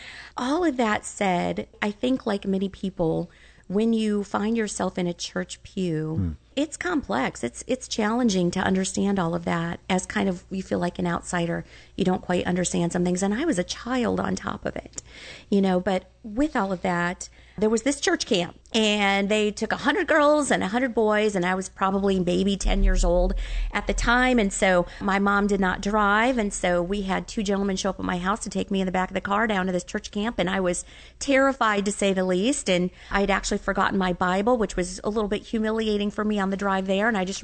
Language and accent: English; Champaign, Illinois, United States; so I grew up here in Champaign, and I grew up in Dobbins Downs, as a matter of fact. So very humble beginnings here, no doubt about it